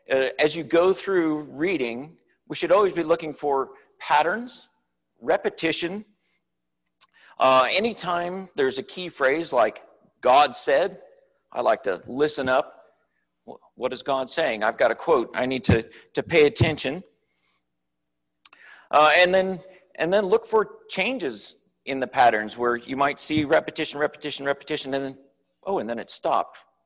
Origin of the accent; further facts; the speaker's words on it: Hershey, Pennsylvania, United States; As a kid, when I grew up in Hershey, I remember that was the most historic area I'd ever lived in.